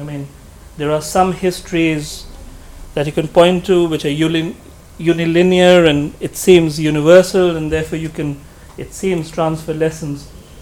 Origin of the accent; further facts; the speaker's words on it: Delhi, India; I'm Indian, but from Delhi